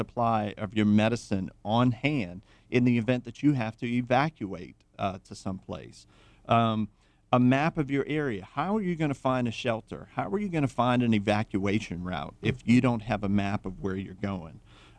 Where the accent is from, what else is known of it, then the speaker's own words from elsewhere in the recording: Thibodaux, Louisiana, United States; growing up in Thibodaux in Hurricane Land